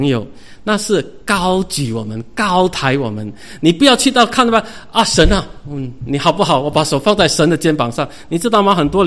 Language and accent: Chinese; China; 畏就好像我们中国人很明白这事情